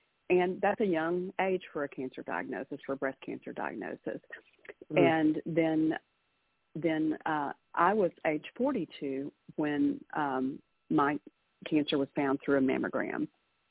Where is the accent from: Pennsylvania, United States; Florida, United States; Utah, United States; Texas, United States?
Texas, United States; That's correct, and you can probably tell that from my accent.